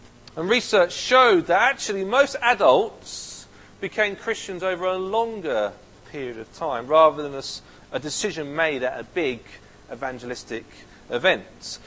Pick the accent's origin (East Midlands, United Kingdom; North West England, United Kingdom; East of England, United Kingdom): East of England, United Kingdom; Ipswich; It even made it to my hometown of Ipswich.